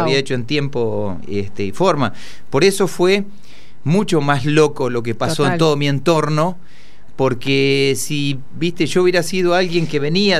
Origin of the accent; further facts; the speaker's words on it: Pirovano, Buenos Aires Province, Argentina; moved away; Pirovano, en Bolívar. que yo me había venido en una época complicada de Piroano y de toda esa zona, que fue la inundación que empezó en el año 85